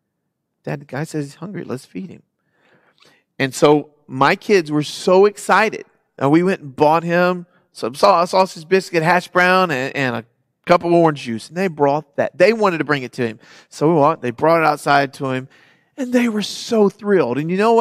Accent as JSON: {"language": "English", "country": "United States", "said": "And that's hard for me because I'm an American."}